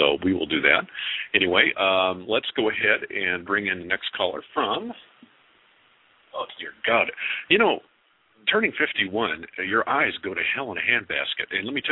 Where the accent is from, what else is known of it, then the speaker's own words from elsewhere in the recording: El Paso, Texas, United States; born there; I was born in El Paso, Texas at William F. Beaumont Army General Hospital at Fort Bliss.